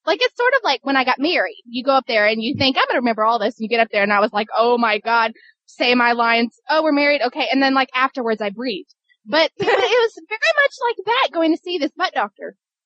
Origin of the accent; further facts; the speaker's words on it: England, United Kingdom; accent: English; that's how I would say it with my English accent, and no, I will not bust out my French accent